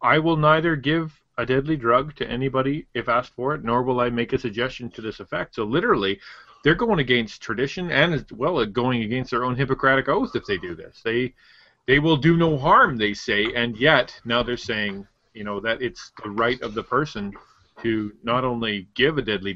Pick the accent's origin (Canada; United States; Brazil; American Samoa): Canada; Alberta; I'm from Alberta, and therefore it's actually required of me to make fun of Saskatchewan.